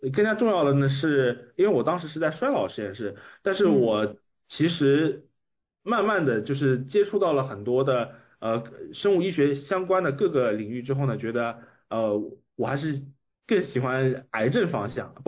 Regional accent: Shanghai, China; 我是上海人嘛，然后我是就读上海的高中，然后上海的一些高中它比较并不是那么注重那个高考

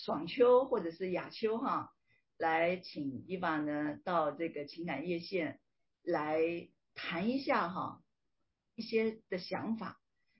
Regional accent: Zuoying, Kaohsiung, Taiwan; 以前小时候在左营嘛，哈，因为语言呢。是军人子弟

